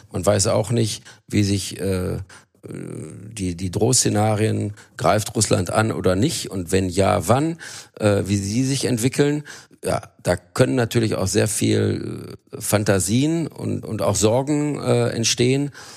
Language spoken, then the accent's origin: German; Rhineland, Germany; Als Rheinländer bin ich auch ein gewisser Grundoptimist.